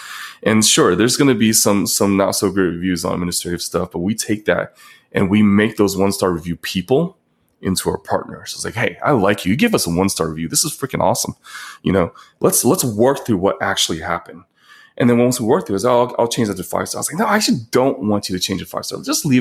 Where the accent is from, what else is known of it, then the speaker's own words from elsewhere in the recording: China; moved away; I come from China. I'm an immigrant.